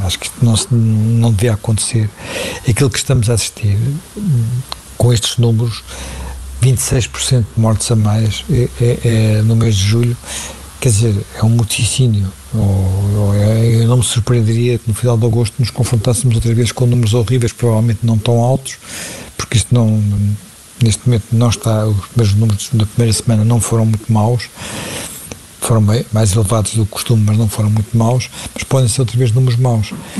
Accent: Portugal; como portugueses, temos que ser mais exigentes e exigir respostas.

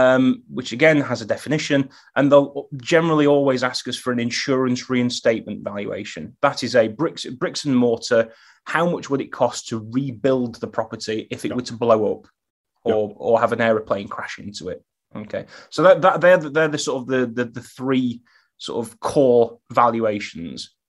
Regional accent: Sheffield, Yorkshire and the Humber, United Kingdom; So geographically, I live in Sheffield. I'm born and bred in Sheffield.

